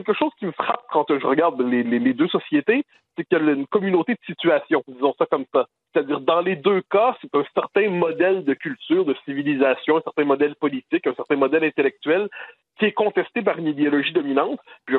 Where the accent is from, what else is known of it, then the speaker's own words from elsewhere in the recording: Quebec, Canada; J'y crois certainement pas chez nous au Québec, je ne crois pas en France.